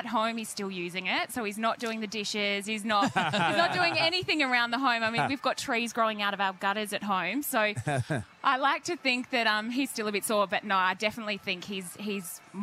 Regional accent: Melbourne, Victoria, Australia; We met in Victoria. We're both from Melbourne.

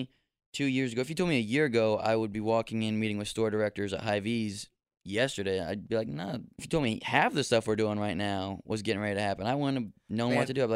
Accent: Independence, Missouri, United States; now in Warrensburg, United States; Yeah. I grew up, born and raised in Independence.

